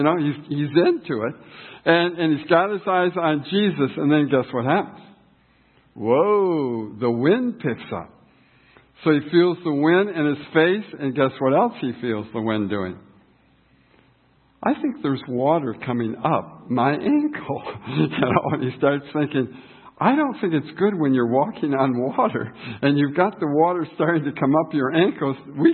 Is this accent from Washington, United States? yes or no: no; Fort Wayne, Indiana, United States; I'm from Fort Wayne, Indiana, in Auburn, Indiana.